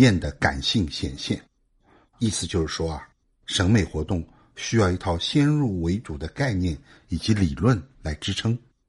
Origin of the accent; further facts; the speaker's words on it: Shanghai, China; 而我们上海人却觉得你们其实是根本不懂如何享受生活。